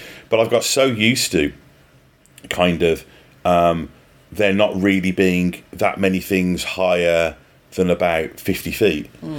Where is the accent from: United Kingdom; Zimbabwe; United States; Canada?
United Kingdom; Midlands; now in New Zealand; So I grew up in the Midlands of England. So just being near the sea is a really big thing.